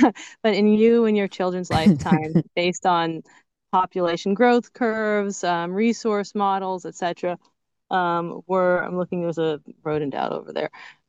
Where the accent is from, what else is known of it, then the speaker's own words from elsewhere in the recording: California, United States; Yeah, so I'm from Southern California. I grew up sort of adjacent to Chabad, with going to Chabad Hebrew school, after school, and shul, and slowly my family became more religious over time, more observant.